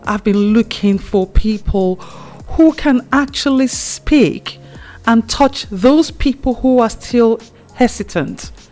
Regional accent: Edo, Nigeria; we are both from Edo State. Although I'm from the inner part of Edo State

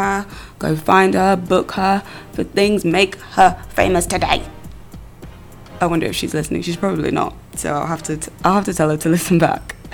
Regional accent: Northampton, East Midlands, United Kingdom; who again is actually from my hometown, Northampton, which is cool. I didn't know any successful people came out of there, so that's always nice.

